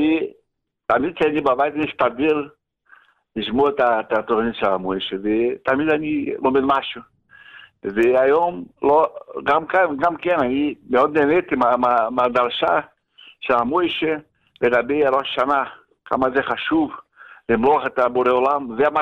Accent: Brazil; Hebrew is a second language; now in Israel; לפעמים אומרים שאני חשנצ'לאי, לא, אני ברזילאי.

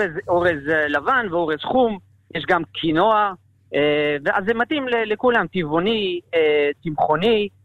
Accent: Amsterdam, North Holland, Netherlands; now in Israel; אני הגעתי אישית מהולנד, פגשנו פה בארץ

